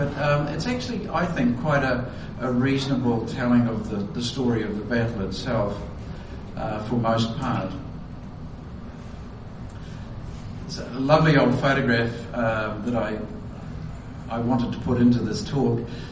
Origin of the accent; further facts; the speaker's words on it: South Island, New Zealand; I grew up in the South Island, but my father grew up in Kihikihi during the Depression.